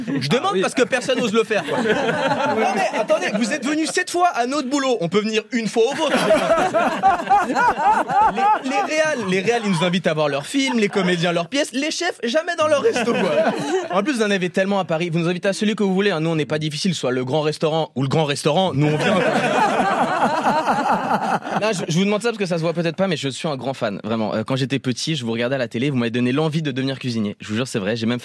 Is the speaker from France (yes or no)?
no; Switzerland; Et en tant que Suisse, ça me fascine de voir autant de diversité culinaire